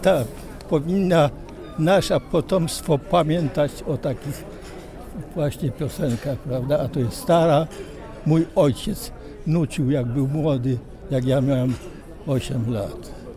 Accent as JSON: {"language": "Polish", "town": "Jędrzejów", "region": "Świętokrzyskie Voivodeship", "country": "Poland", "said": "bo pochodzę z Jędrzejowa i tam był klasztor"}